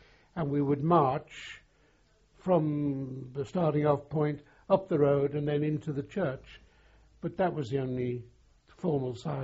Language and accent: English; Liverpool, North West England, United Kingdom; I was born on the 1st of January 1925, and I was born in Liverpool. Actually, the place was called Fazakerley.